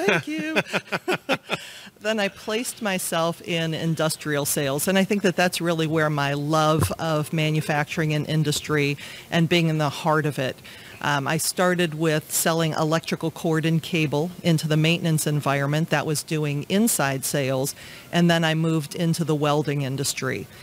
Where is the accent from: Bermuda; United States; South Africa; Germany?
United States; Cleveland, Ohio; I'm a huge fan of my hometown. And it thrills me when somebody comes from the outside and gets to experience how cool Cleveland really is.